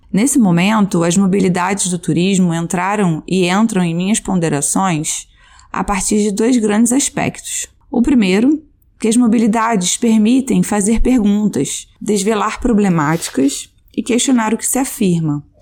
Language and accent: Portuguese; Rio de Janeiro, Brazil; Bem, eu sou carioca, fiz a graduação em turismo e mestrado em turismo